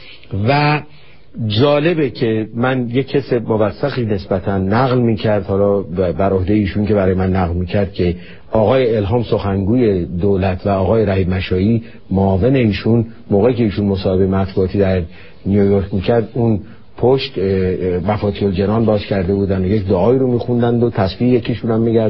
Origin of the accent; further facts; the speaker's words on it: Iran; من واقعا به عنوان یک ایرانی وقتی اینجا نشستم نگاه کردم